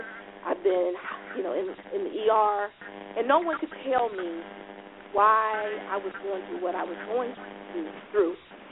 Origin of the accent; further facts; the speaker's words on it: Hinesville, Georgia, United States; also born or lived in Baumholder, Germany; I was born in Baumholder, Germany. I had a traveling military family in Fort Stewart, Georgia.